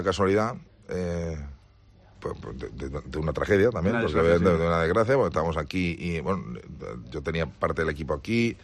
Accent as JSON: {"language": "Spanish", "country": "Spain", "said": "Y como español, yo tenía una espinita clavada en el corazón que me la acabo de sacar."}